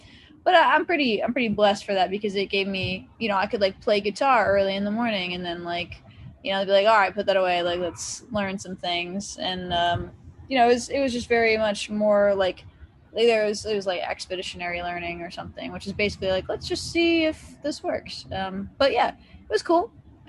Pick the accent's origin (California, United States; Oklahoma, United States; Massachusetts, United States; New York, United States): Massachusetts, United States; also born or lived in Connecticut; now in Nashville, United States; Well, I was born in Western Massachusetts, or actually in Connecticut.